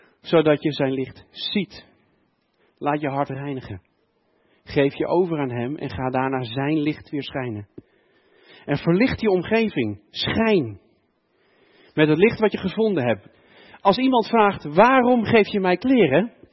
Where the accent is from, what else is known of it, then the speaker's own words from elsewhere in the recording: Geldermalsen, Gelderland, Netherlands; Ik kom zelf uit Geldermalsen. En dan weet je hoe donker Geldermalsen kan zijn.